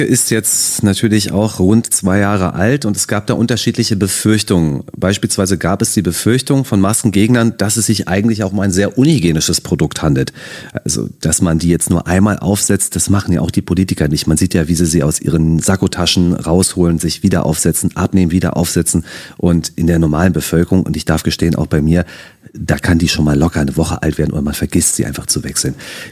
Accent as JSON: {"language": "German", "region": "Berlin", "country": "Germany", "said": "Ich beispielsweise bin Berliner"}